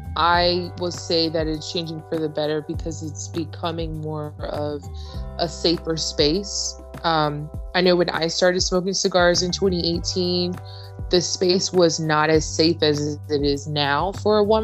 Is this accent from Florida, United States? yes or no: yes; Florida, United States; Oh, okay. Yeah. I'm originally from Florida.